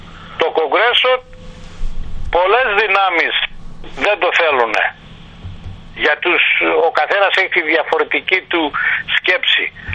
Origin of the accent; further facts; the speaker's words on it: Greece; Και πάντοτε τα πλακώνουνε γιατί είμαστε Έλληνες, δεν τα βγάλουμε.